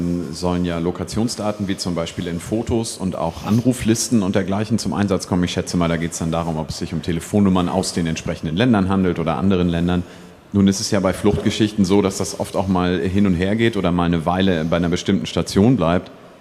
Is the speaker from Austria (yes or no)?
no; Syria; now in Germany; meine Familie sitzt in Jordanien und ich bin eben weiter nach Deutschland gekommen, trotzdem sind wir Syrer beispielsweise.